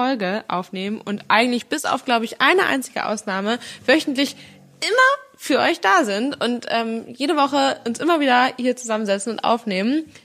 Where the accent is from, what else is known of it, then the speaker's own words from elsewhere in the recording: Northern Germany, Germany; Für uns als Norddeutsche ist das Hamburger Derby natürlich so oder so ein Highlight